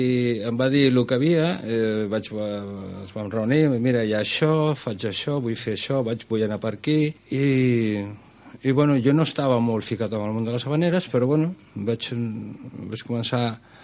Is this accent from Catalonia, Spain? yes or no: yes; Sant Joan, Catalonia, Spain; jo soc de Sant Joan